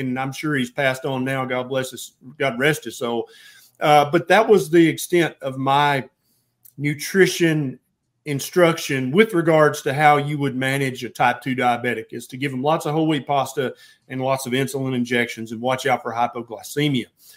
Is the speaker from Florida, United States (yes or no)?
no; Tennessee, United States; And I'm a redneck from Tennessee, and I'm like, pasta? Who said that?